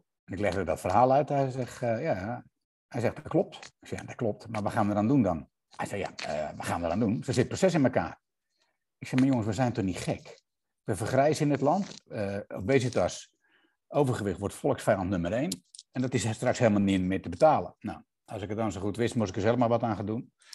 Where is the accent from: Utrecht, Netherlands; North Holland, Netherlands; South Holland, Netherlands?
South Holland, Netherlands; Reeuwijk; born there; ik ben 61 jaar oud. Ik ben een Zuid-Hollander. Ik ben geboren in Reeuwijk.